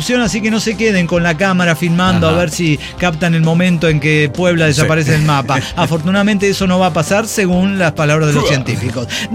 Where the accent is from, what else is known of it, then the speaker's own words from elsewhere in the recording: Cumaná, Sucre, Venezuela; born there; nací en Cumaná, en la desembocadura del río Manzanares.